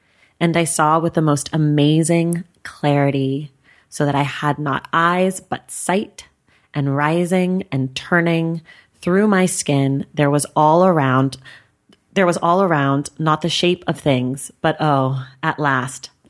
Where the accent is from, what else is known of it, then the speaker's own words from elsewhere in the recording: Oakland, California, United States; also born or lived in New York; now in Los Angeles, United States; I lived in New York and I'm from Oakland and I'm here